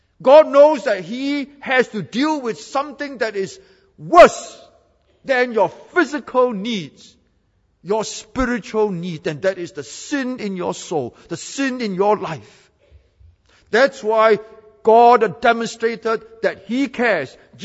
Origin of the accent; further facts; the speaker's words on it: Seremban, Negeri Sembilan, Malaysia; He cared for me when I was a little boy growing up in Seremban.